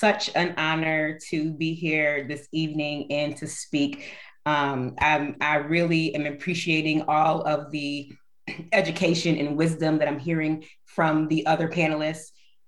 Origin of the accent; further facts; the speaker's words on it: Buffalo, New York, United States; I hail from Buffalo, New York, stolen land from the Haudenosaunee indigenous people in this region.